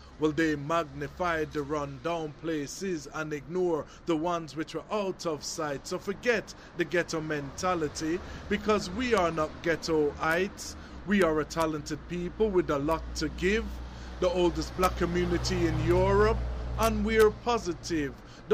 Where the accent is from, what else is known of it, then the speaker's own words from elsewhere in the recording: Liverpool, North West England, United Kingdom; I was born and raised in Liverpool, and I chose Princes Boulevard because I've always lived in this area, Liverpool 8, which is now known as Tuxted after 81.